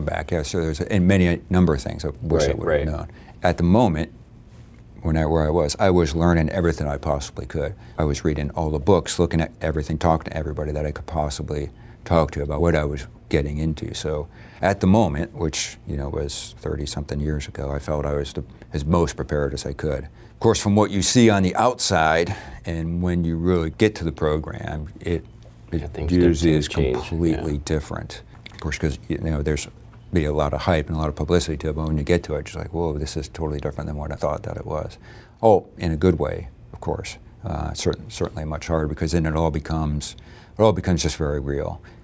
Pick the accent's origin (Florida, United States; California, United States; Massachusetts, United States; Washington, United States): Massachusetts, United States; Northampton; I'm from Northampton, Massachusetts, mm-hmm. so Western Massachusetts. So as you can imagine, there wasn't a big presence of military there.